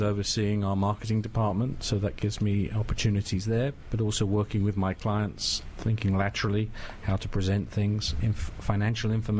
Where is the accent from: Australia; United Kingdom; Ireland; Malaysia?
United Kingdom; London; moved away as an adult; now in United States; Originally from London, United Kingdom.